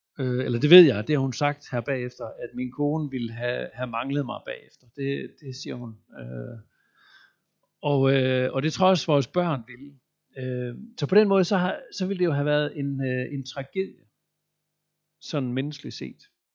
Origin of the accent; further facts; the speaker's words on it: Central Denmark Region, Denmark; Og selvom jeg er vestjyde og tænker, at mit rolige sind og temperament har haft en betydning